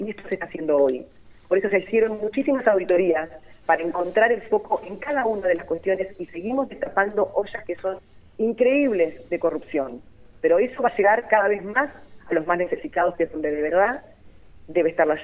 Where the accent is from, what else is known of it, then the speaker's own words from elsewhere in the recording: Argentina; que hagamos una reflexión también como argentinos